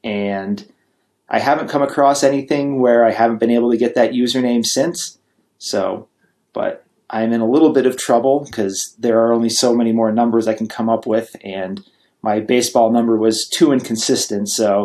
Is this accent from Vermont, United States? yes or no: yes; Vermont, United States; I grew up in Vermont. So the eastern part of the United States